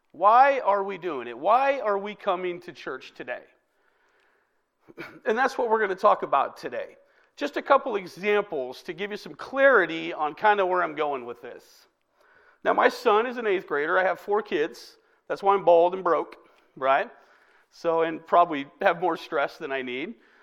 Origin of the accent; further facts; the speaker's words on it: Omaha, Nebraska, United States; I'm from Omaha, Nebraska originally. Go Big Red, right?